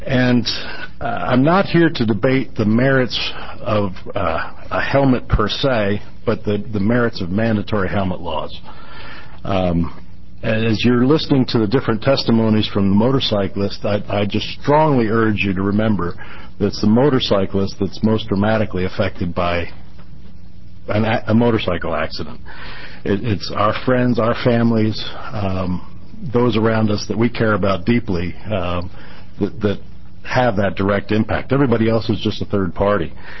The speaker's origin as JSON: {"language": "English", "town": "Junction City", "region": "Oregon", "country": "United States", "said": "For the record … from Junction City, Oregon."}